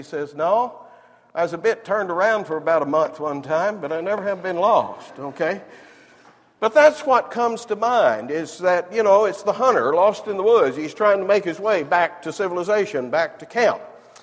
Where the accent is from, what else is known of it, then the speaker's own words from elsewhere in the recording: Texas, United States; moved away; And I'm originally from Texas, you understand.